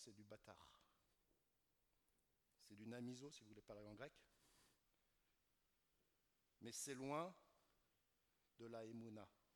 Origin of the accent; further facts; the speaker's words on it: France; born there; Là, je suis né en France, je suis chrétien.